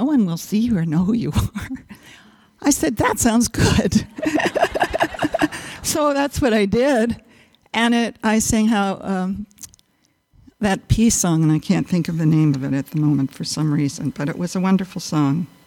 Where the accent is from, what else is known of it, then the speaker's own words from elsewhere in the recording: Los Angeles, California, United States; also born or lived in Arkansas; It was a Depression era, so we moved from Arkansas, a little farm, to Los Angeles.